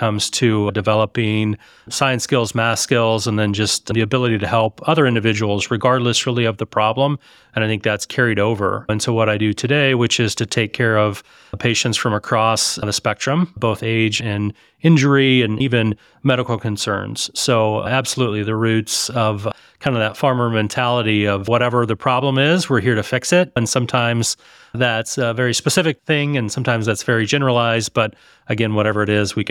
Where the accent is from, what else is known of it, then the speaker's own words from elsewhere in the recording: Missouri, United States; I grew up around Lake of the Ozarks. So Lebanon, Missouri is where my family traces our roots